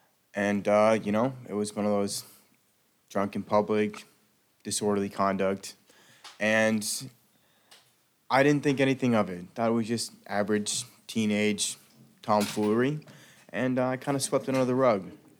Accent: Las Vegas, Nevada, United States; I'm from Las Vegas, Nevada.

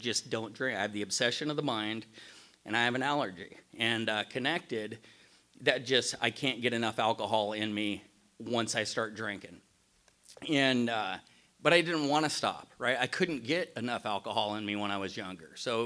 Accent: Eddyville, Oregon, United States; We were in the sticks in the hills of Oregon. I always say I come from Eddyville, where men are men, so are the women, right?

